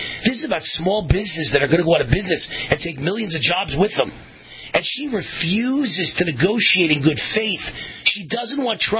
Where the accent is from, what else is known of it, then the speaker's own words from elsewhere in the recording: Las Vegas, Nevada, United States; Because Nevada is my home state, Las Vegas is my home city.